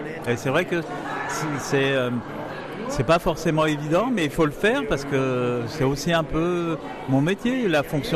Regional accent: Paris, Île-de-France, France; parce que je suis parisien

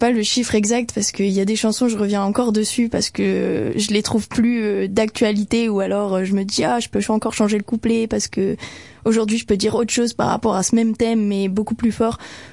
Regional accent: Lille, Hauts-de-France, France; Alors moi à la base je suis de Lille

